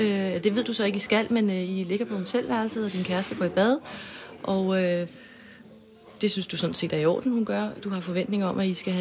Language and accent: Danish; Copenhagen, Capital Region of Denmark, Denmark; Det kan godt være, at du er fra Jylland, og jeg er fra København